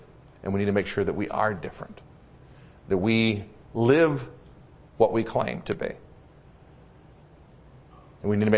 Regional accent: Midwest, United States; also born or lived in South; I grew up in the Midwest. I lived in the South for a while.

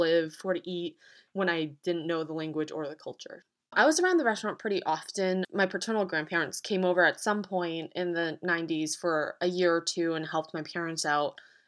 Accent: Manchester, Connecticut, United States; I grew up in Manchester, Connecticut, was predominantly white.

